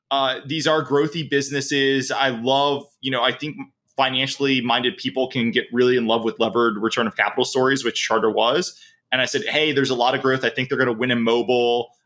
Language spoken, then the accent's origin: English; New Orleans, Louisiana, United States; Yeah, true, you know, I'm from New Orleans.